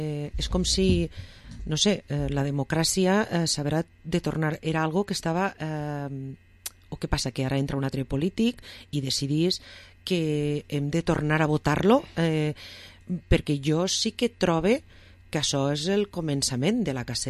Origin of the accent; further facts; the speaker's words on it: Valencian Community, Spain; first language Valencian; Perquè a mi sí que me van dir, quan vaig posar la primera, el primer peu dins de l'aula, si parlava en valencià, me tornaven a fer-lo repetir tot. I jo havia nascut en un idioma que no tenia el pe